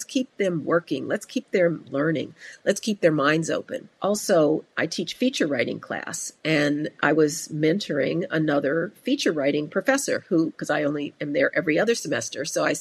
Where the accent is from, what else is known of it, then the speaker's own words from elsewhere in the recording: Denver, Colorado, United States; also born or lived in Chicago, United States; And, you know, I credit Chicago. And then I also came of age in Denver, which is a very optimistic, outdoorsy